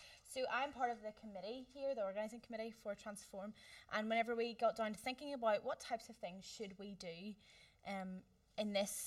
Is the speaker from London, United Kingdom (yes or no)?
no; Whitehead, Northern Ireland, United Kingdom; now in Holywood, United Kingdom; I am from Whitehead direction. No, we have closest maybe is Carrick. So I'm from that area. I grew up there, went to Belfast High.